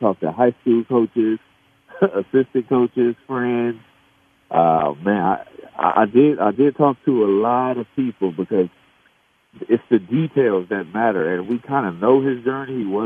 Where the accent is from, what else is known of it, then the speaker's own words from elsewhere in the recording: Oakland, California, United States; because I'm from Oakland, we would go to Warriors games